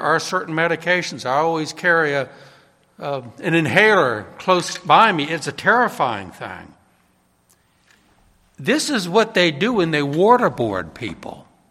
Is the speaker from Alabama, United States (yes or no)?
no; New Orleans, Louisiana, United States; I think the time I was most afraid was when I was 10 years old. Growing up in New Orleans